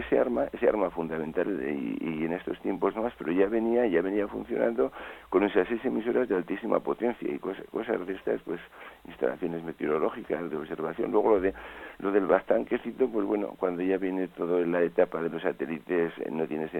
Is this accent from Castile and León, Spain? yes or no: no; Navarre, Spain; En mi pueblo, yo soy un pueblecito cerca de Las Bardenas, relativamente cerca